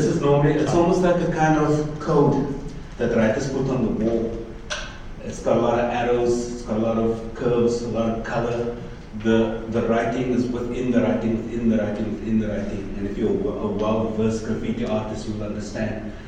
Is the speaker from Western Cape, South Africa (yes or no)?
yes; Cape Town, Western Cape, South Africa; I was born and raised in District 6. My family were amongst those who forcefully moved, or forced out of District 6. We were relocated into Mitchell's Plain.